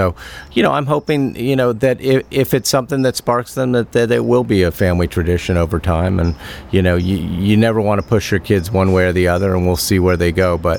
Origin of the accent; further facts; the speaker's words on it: Paris, Île-de-France, France; I learned the love of wine from my father when we grew up in France. He was the headmaster of the American School of Paris.